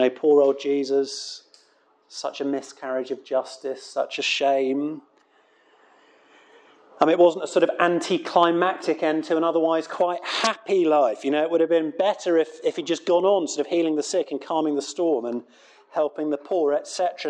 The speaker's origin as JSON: {"language": "English", "country": "United Kingdom", "said": "I mean, I know that if we're British, we probably don't do big emotions"}